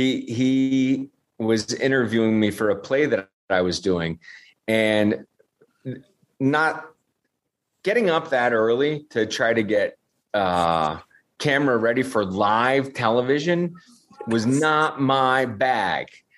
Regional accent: United States; And I don't speak any other languages. You know, I'm American, the typical American jerk.

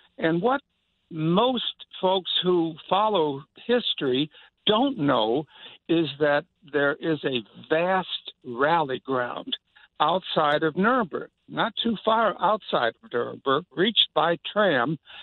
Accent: Chicago, Illinois, United States; And I'm from Chicago.

